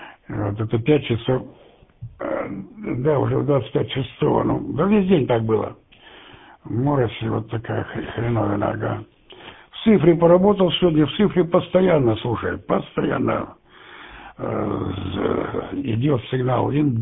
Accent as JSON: {"language": "Russian", "town": "Chelyabinsk", "region": "Chelyabinsk Oblast", "country": "Russia", "said": "я с Урала там же, по Челябинска"}